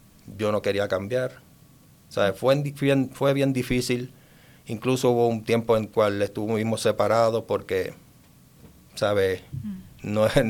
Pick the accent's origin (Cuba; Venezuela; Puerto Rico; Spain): Puerto Rico; San Juan; now in Colorado, United States; Soy de San Juan, Puerto Rico. Llevo aquí desde 10 años ya, desde el 2015, que tomamos la decisión de mudarnos para acá, para el estado de Colorado.